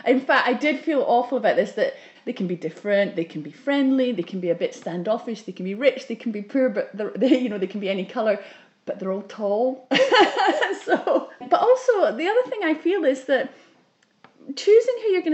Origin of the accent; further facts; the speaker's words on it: Scotland, United Kingdom; also born or lived in London; out in the country, where I grew up in Ayrshire